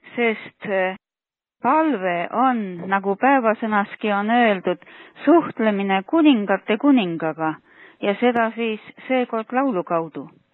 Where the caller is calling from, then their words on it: Võru, Võru County, Estonia; Võrust ja kõigepealt ütlen ära soovi laulu.